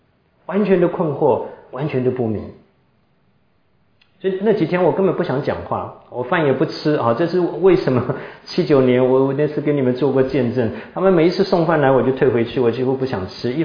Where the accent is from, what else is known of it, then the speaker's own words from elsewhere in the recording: Tainan, Taiwan; moved away as an adult; now in United States; 他曾经在台湾，就在我的老家台南啊服过役的。他一听我是台南人